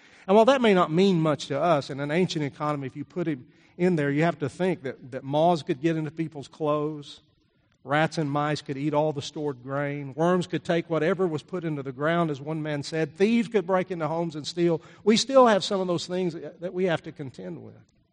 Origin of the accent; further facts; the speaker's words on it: Texas, United States; And I was riding around with my dad on the farm that I grew up on in West Texas.